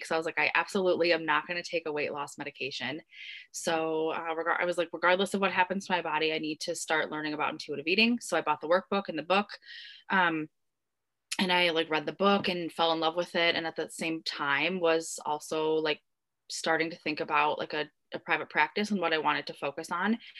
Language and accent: English; Minnesota, United States; I am from Minnesota and I'm a dietitian, of course.